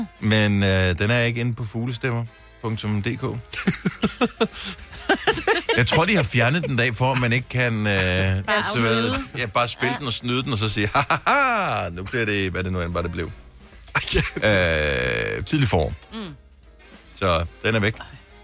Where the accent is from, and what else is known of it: Esbjerg, Region of Southern Denmark, Denmark